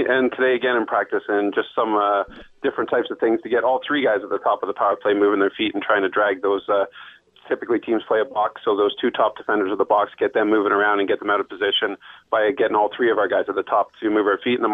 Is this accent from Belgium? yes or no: no; Ontario, Canada; First, I'm from Ontario, so cold to us is like -4, -5, so this is ridiculous, right?